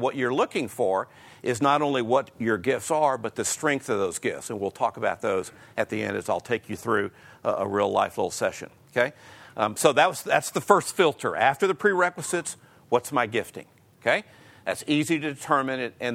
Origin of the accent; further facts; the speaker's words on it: Houston, Texas, United States; I'm a Houston guy. I was born in Houston, 1952. Do the math. I'm 61